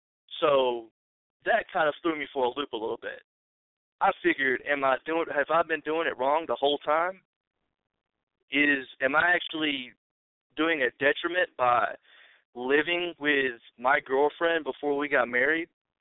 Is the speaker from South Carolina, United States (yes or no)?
no; Valley, Alabama, United States; Hey, Frank. … I'm from Valley, Alabama.